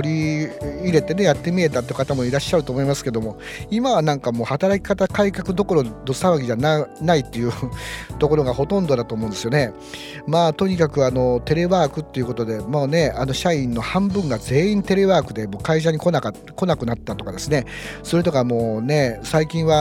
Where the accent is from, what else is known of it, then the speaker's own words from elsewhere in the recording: Aichi, Japan; 谷子さんが、ね、長野県の人ですし、僕は愛知県の人なのでね